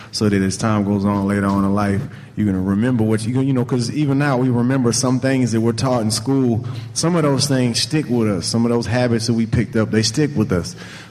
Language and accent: English; Texas, United States; there's a lot of things that you don't realize growing up in Texas is so different than the rest of the world, especially compared to somewhere like Los Angeles.